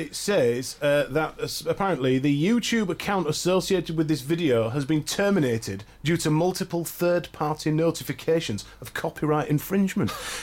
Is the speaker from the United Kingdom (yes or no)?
yes; Yorkshire and the Humber, United Kingdom; I'm from Yorkshire.